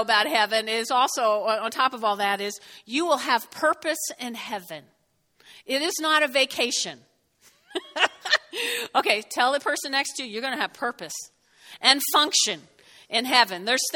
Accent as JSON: {"language": "English", "region": "New Jersey", "country": "United States", "said": "I'm from Jersey. You should hear mine."}